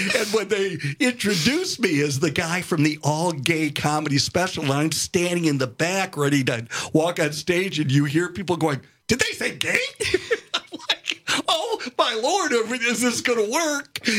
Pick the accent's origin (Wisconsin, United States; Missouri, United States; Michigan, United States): Wisconsin, United States; Milwaukee; it was my own stories of growing up in Milwaukee and the East Side